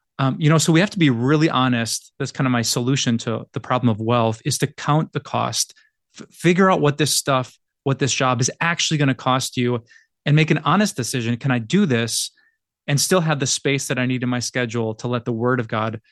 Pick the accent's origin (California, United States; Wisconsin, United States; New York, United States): Wisconsin, United States; I'm from Wisconsin, so we just don't.